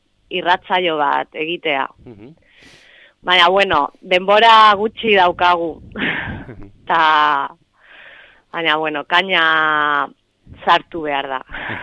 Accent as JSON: {"language": "Basque", "town": "Málaga", "region": "Andalusia", "country": "Spain", "second_language": "Basque", "said": "Nire euskara ez da oso ona, barkatu. Ja, badakizuen bezala, Malagakua naiz."}